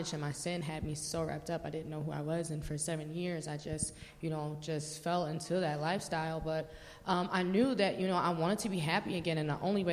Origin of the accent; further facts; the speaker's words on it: Lockport, Illinois, United States; I'm 28, and I'm from Lockport, Illinois.